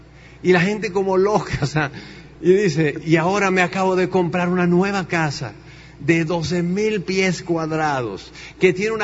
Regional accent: Tenancingo, Mexico; en Tenancingo no hay agua. O sea, en mi pueblo no hay agua.

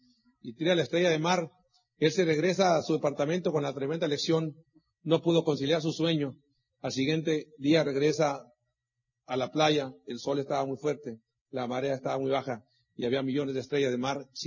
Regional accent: Sonora, Mexico; Como te dieron cuenta, somos mexicanos, sonorense, vengo del norte del país.

